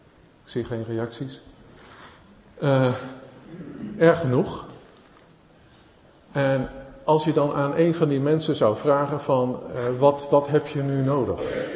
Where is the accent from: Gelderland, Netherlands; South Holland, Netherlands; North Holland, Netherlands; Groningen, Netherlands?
South Holland, Netherlands; Zoetermeer; ik kom uit Zoetermeer, zoals ook op de site staat.